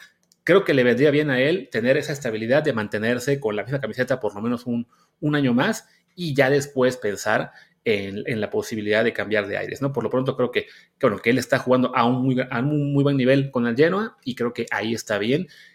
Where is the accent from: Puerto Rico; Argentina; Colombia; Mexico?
Mexico; yo soy de México